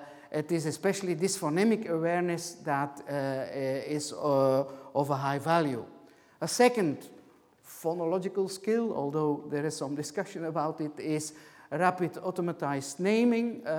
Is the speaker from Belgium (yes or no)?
yes; Flanders, Belgium; English is a second language; although I'm a Belgian, I'm coming from the Dutch-speaking part of Belgium, and my French is not at the level, proficiency level, to give a lecture in French.